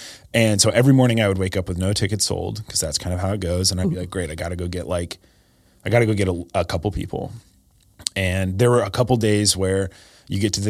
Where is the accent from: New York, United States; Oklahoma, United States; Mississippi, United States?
Oklahoma, United States; Tulsa; I'm from Tulsa. Yeah.